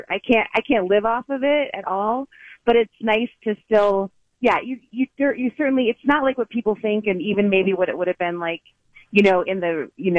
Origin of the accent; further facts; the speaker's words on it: Burnsville, Minnesota, United States; now in Hollywood, United States; I grew up in Burnsville.